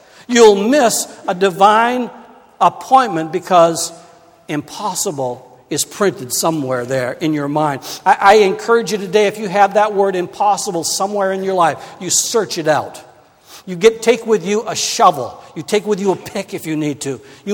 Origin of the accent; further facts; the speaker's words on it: Maine, United States; I never left my home state of Maine until I was in my teens. I had never gone beyond the borders of Maine.